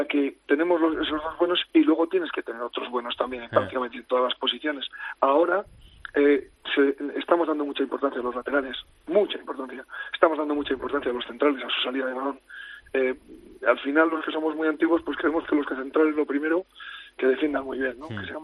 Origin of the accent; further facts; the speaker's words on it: Salas de los Infantes, Castile and León, Spain; es un apodo de mi pueblo, de Salas de los Infantes, que viene de tradición y que se lo llamaron a mi bisabuelo, a mi abuelo.